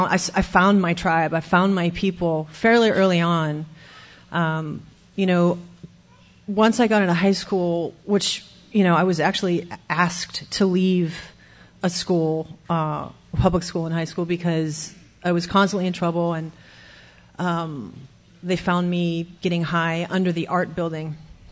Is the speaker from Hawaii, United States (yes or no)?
yes; Hawaii, United States; I grew up in Hawaii. It was a lovely place to be a child of two very volatile alcoholic parents.